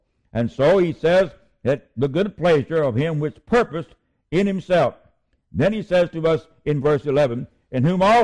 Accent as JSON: {"language": "English", "town": "Dilbarton", "region": "West Virginia", "country": "United States", "tie": "born or raised there", "said": "the county from which I'm from, born in, and in the very town that I grew up in Dilbarton, West Virginia."}